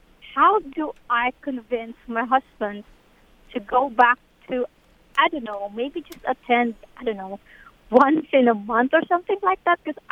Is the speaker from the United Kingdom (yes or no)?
no; Philippines; moved away as an adult; now in United States; I was born Catholic as long as I can remember, and I'm from Philippines. When I married my husband and landed here in States